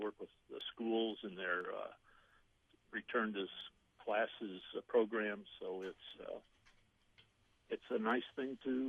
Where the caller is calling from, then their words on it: Plano, Texas, United States; Plano, Texas.